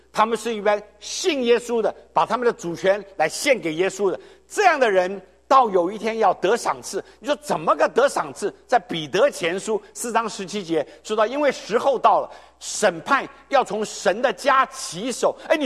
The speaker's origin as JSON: {"language": "Chinese", "country": "China", "said": "你说我从中国来，中国这几十年是无神教育，没什么稀奇啊"}